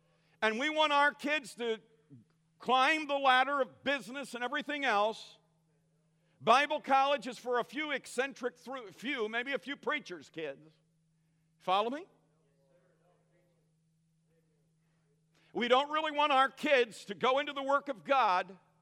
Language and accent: English; Pennsylvania, United States; And since I'm from Pennsylvania and this is Kansas, I don't know a thing, Brother Goodwin.